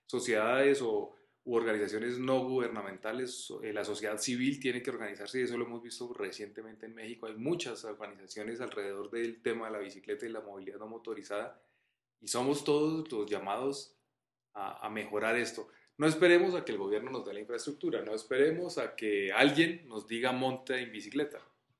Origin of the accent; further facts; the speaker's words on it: Bogotá, Colombia; Ciudades como Bogotá, de donde yo vengo